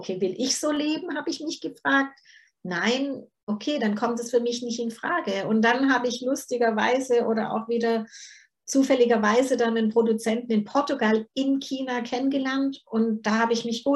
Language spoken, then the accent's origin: German; Germany; ich bin froh, dass ich in Deutschland aufgewachsen bin